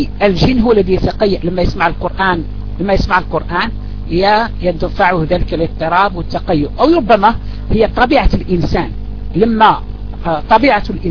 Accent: Algeria; الآن صدر عندنا في الجزائر قانون مؤخر عن حلق اللحية

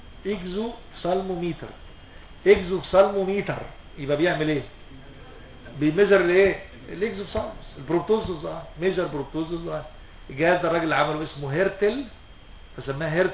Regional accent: Egypt; منتشر جدا عندنا في مصر التريش

